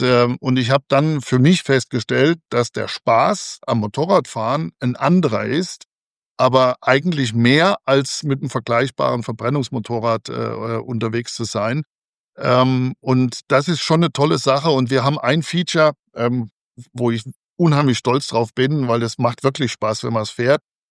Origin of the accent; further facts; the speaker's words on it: Rhineland-Palatinate, Germany; Ich komme aus dem Westerwald und da gibt es so wunderschöne kleine Straßen.